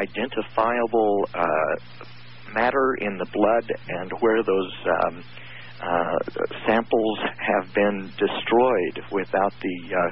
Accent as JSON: {"language": "English", "town": "Grass Valley", "region": "California", "country": "United States", "said": "I'm from Grass Valley, California."}